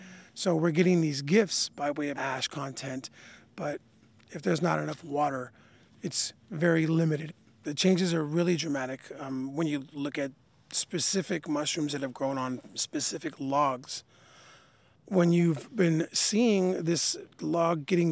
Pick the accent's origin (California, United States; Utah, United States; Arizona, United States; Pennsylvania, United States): California, United States; San Jose; I am from the South Bay of the San Francisco Bay Area, so San Jose area.